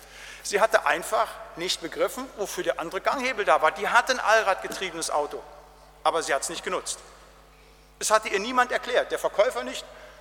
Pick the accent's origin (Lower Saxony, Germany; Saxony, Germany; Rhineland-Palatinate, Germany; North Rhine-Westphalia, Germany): North Rhine-Westphalia, Germany; Ich komme ja aus dem Siegerland, aus dem Wittgensteiner. Das ist eine Gegend mit vielen Bergen. Da liegt immer Schnee im Weihnachten.